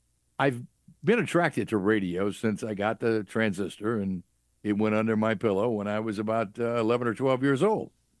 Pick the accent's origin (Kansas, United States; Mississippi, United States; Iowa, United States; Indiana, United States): Mississippi, United States; Clarksdale; Clarksdale, Mississippi.